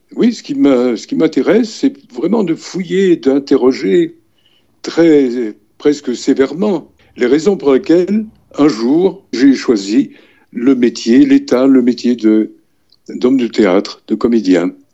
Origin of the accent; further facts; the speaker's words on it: Lessines, Wallonia, Belgium; born there; Je suis belge, hein, je suis né à Lessine, là où est né René Magritte. J'ai terminé mes études, c'est-à-dire les humanités gréco-latines anciennes, à l'Athénée Royale d'Ixelles, donc Bruxelles.